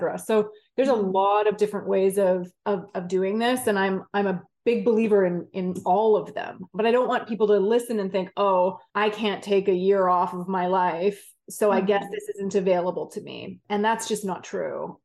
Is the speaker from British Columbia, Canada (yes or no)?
yes; Vancouver, British Columbia, Canada; I grew up in Vancouver, Canada, skied at Whistler pretty much all my life. And, you know, I had a good life there. Like, I was in my late 20s.